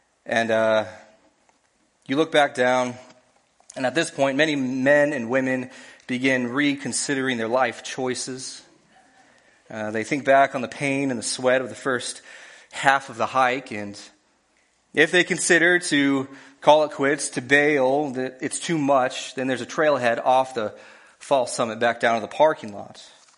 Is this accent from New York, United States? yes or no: no; Colorado, United States; You know, I grew up in Colorado near the base of the mountains.